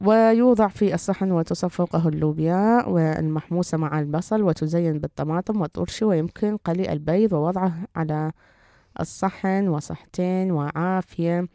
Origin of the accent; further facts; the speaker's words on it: Iraq; الشوربات المتعددة اللي تعرف بالآش والشلة، وعندنا بالعراق.